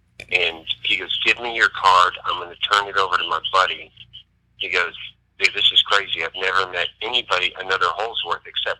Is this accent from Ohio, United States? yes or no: no; Phoenix, Arizona, United States; I mean, I grew up in Phoenix where 3% was, like, off the chain.